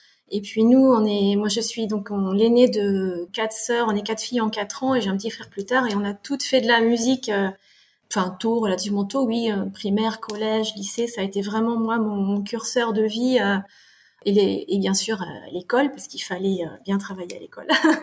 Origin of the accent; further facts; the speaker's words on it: France; also born or lived in Canada; Je suis née au Canada, j'ai vécu 13 mois, on est revenu vite en France, donc je suis d'une famille qui est complètement canadienne. J'ai grandi en France